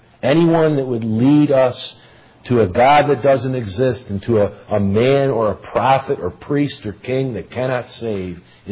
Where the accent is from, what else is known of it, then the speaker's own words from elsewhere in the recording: United States; I'm saying this because I'm an American. I'm living in the United States of America.